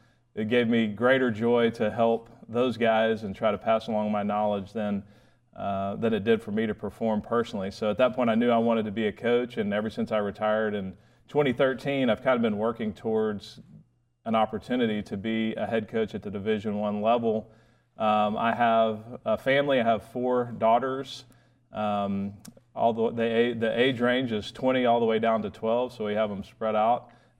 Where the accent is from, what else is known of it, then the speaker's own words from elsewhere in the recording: Austin, Texas, United States; also born or lived in Waco / New Braunfels; I grew up in Austin and Texas native, born in Waco, grew up in Austin, went to two different high schools, Austin High for a couple of years, and then ended up in New Braunfels and graduated from New Braunfels Canyon.